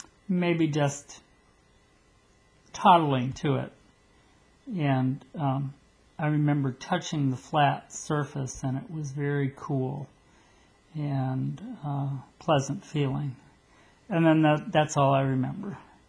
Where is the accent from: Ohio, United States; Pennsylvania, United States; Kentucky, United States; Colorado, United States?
Ohio, United States; Cleveland; also born or lived in Los Angeles; And I came from Los Angeles to Cleveland, Ohio, actually to a house.